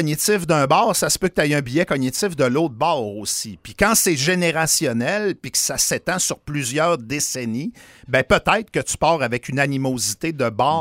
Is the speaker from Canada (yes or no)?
yes; Quebec, Canada; en tant que Québécois blanc